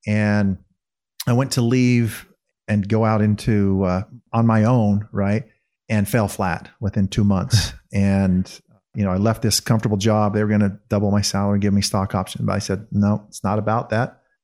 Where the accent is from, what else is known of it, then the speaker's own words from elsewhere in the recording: Bountiful, Utah, United States; So I was raised in Bountiful, right? Went to Viewmont High there.